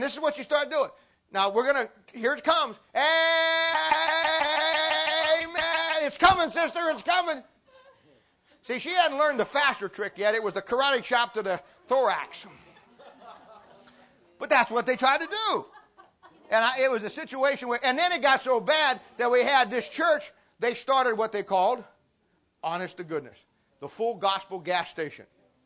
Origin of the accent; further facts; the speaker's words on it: Ohio, United States; I'm from Ohio originally.